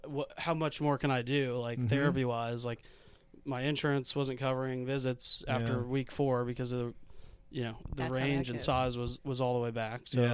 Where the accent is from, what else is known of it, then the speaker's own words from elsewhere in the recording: Hamilton, Ohio, United States; Yeah, well, I'm from Hamilton, Ohio, born and raised right here where we're at.